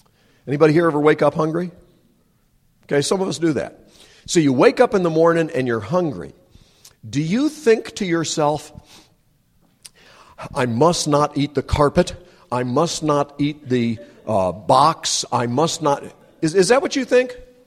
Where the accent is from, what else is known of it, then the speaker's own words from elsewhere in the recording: North Carolina, United States; When I was growing up in Western Carolina, many, many years ago, the main road through Asheville had to go through a tunnel.